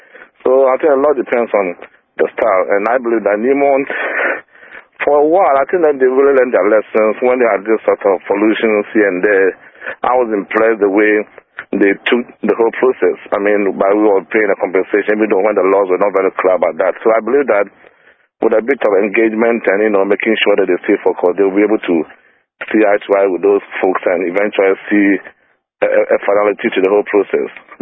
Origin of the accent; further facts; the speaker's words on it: Ghana; But obviously, as a Ghanaian, I want to look at the issue from the perspective of engagement.